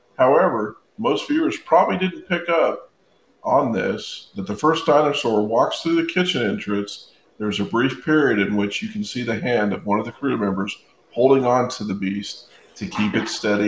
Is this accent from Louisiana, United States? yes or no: no; Tennessee, United States; from Tennessee. I mean, what can you say? That's all we have to say.